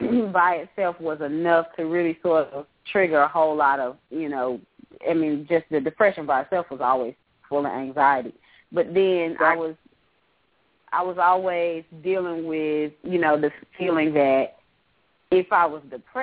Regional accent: Greensboro, North Carolina, United States; we went to another mega church in my hometown in Greensboro.

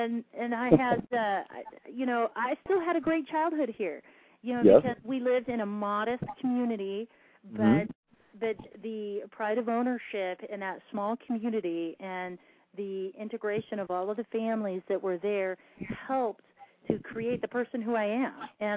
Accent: Arizona, United States; I was born and raised here in Arizona, and I've watched my market grow, and I've enjoyed the growth of Arizona.

